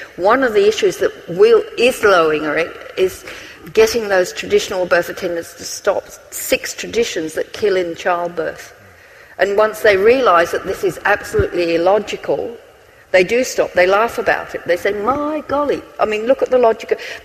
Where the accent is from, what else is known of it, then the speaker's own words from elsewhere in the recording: Australia; As an Australian